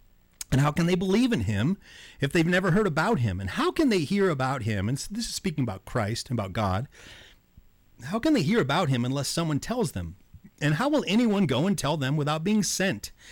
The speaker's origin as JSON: {"language": "English", "town": "Detroit", "region": "Michigan", "country": "United States", "tie": "born there", "said": "and of course, I was born in Detroit, and I've had my own life issues and my own difficulties."}